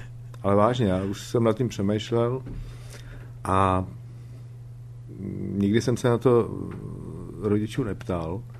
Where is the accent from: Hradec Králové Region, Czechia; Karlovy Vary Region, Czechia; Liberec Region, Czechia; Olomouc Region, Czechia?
Hradec Králové Region, Czechia; Hostinné; Já jsem z Hostiného v Podkrkonoší